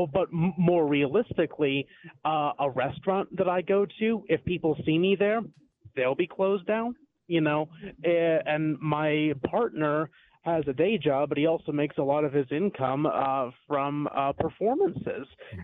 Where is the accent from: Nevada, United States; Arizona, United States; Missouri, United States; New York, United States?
Missouri, United States; now in Wisconsin, United States; I grew up in Missouri, and my partner still lives there.